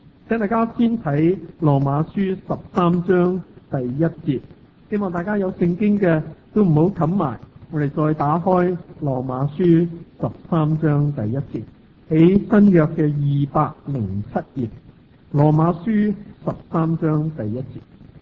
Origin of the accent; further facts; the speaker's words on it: Hong Kong; 我们承认自己是香港人，但另外一方面我们又是中国人。但如果我们在香港出世，我们又是说英国属土公民，